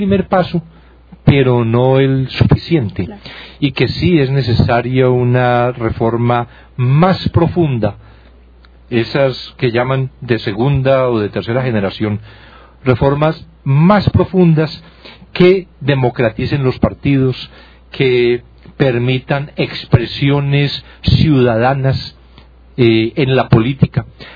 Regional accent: Colombia; yo como colombiano digo, qué bueno sería que en Colombia hubiera un organismo independiente

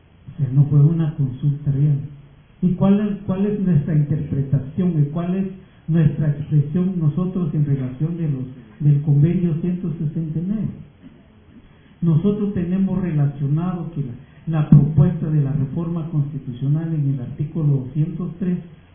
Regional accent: Guatemala; Y es por eso nosotros como guatemaltecos y guatemaltecas no avanzamos mucho en cuanto a un desarrollo local

